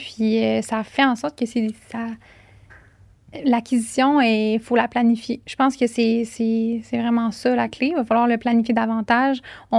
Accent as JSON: {"language": "French", "town": "Quebec City", "region": "Quebec", "country": "Canada", "said": "Moi, je viens de Québec. Ouais, j'ai été à Montréal, j'ai travaillé à Montréal pendant 4-5 ans, mais là, je suis de retour à Québec avec ma petite famille"}